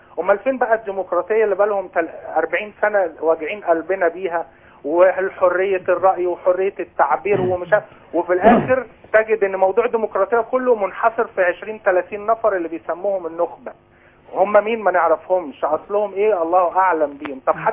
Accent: Egypt

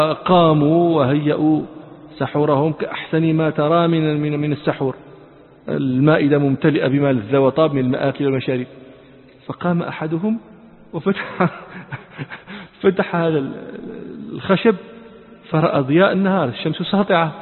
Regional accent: Morocco; لكن في كثير من البلدان نحن عندنا في المغرب وكذا النافذة هذه من زجاج

